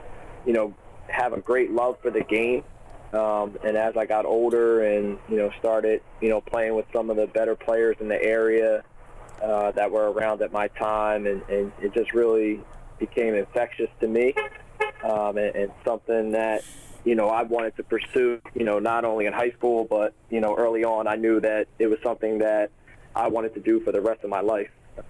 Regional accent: Philadelphia, Pennsylvania, United States; Yeah, Mike, just growing up in Philadelphia, it's such a, basketball city

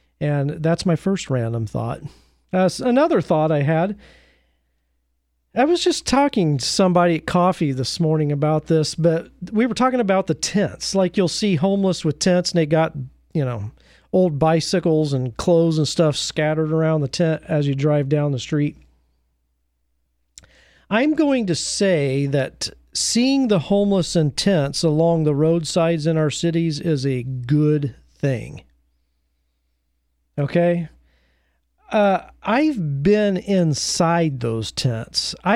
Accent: Portland, Oregon, United States; And then Portland, my hometown, Portland, Oregon. Love it.

